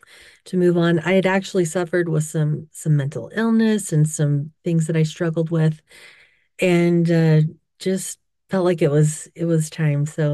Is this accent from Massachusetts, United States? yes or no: no; Weatherford, Texas, United States; I grew up in Weatherford, Texas, actually. I'm the oldest of 10